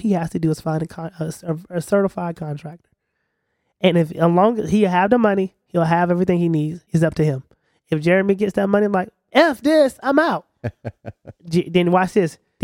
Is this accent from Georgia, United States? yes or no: yes; Georgia, United States; you know, because we're from Georgia, so that's the thing.